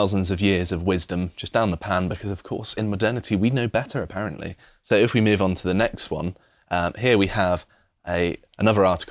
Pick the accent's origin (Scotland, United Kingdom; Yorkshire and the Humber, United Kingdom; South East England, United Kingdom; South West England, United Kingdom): South West England, United Kingdom; Plymouth; I grew up I grew up in Plymouth, that's why I'm particularly pleased.